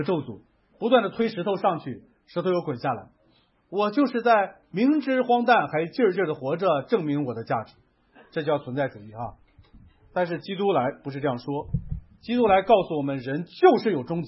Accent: China; 我们也是中国人，我们是这样吗

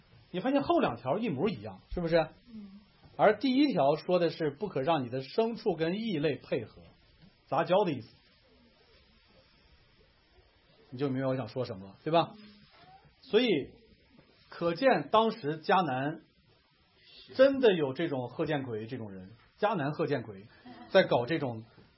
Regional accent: Shanxi, China; 而且我一查就是山西，我老家，是吧？

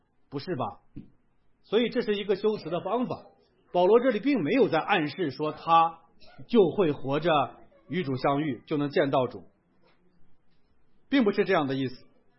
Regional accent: Northeast China, China; accent: Northeastern Mandarin; 我们用咱们东北话更好理解

